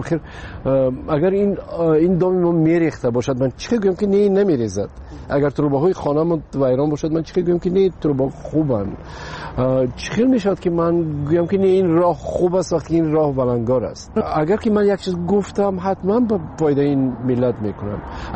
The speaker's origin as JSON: {"language": "Persian", "country": "Tajikistan"}